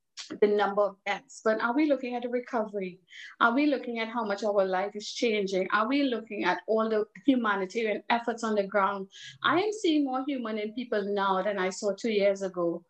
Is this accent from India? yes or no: yes; India; So I am Indian.